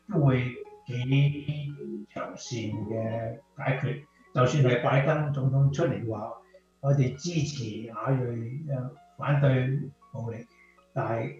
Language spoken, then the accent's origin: Cantonese; China; 亦都係我哋中國人嘅特性